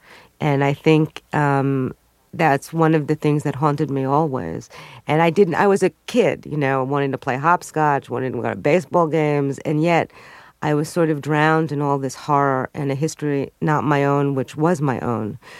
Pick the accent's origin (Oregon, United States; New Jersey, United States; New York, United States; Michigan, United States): New York, United States; Brooklyn; I mean, what are your tragedies growing up in Brooklyn?